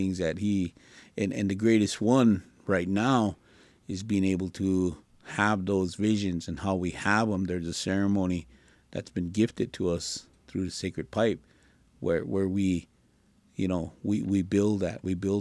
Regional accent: United States; I grew up on a Standing Rock Reservation.

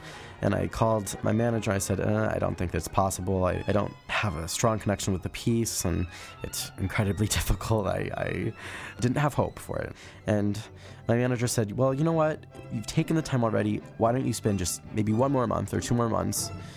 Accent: United States; maybe something American, because I'm American.

